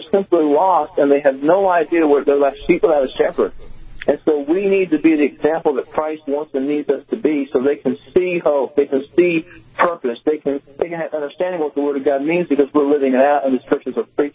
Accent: United States; I love this country. I'm an American.

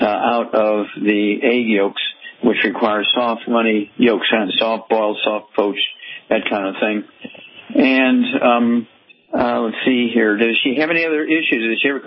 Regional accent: Missouri, United States; let's go to Missouri, my home state

